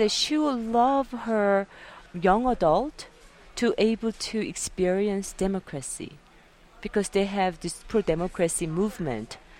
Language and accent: English; South Korea; And I'm from South Korea.